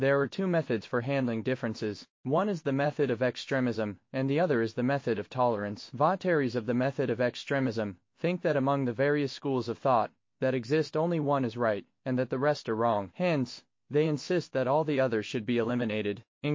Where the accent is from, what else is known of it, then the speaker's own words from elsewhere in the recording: Badriya, Uttar Pradesh, India; born there; According to official records, I was born on January 1, 1925. I was born in a village called Badriya, which is in the Azamgarh district of Uttar Pradesh.